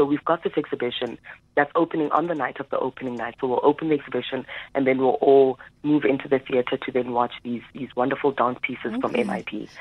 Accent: Johannesburg, Gauteng, South Africa; Personally, as a Johannesburg dweller, born and bred in Johannesburg.

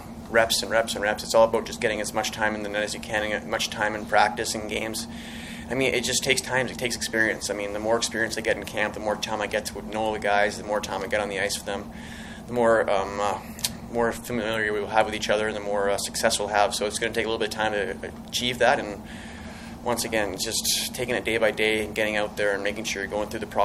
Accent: Edmonton, Alberta, Canada; So I was born in Edmonton, grew up there, and then it's pretty cold in Edmonton in the winters.

